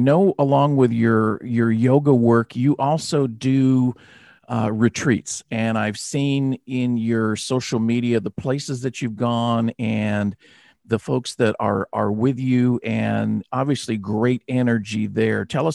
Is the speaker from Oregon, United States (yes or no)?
no; San Fernando Valley, California, United States; I grew up in the San Fernando Valley 100 years ago